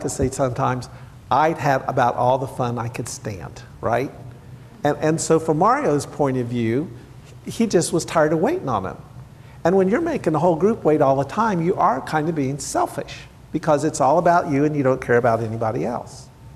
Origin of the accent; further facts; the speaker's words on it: United States; Maybe that's an Italian thing, and it just, you know, rubbed off on me as American, a little different.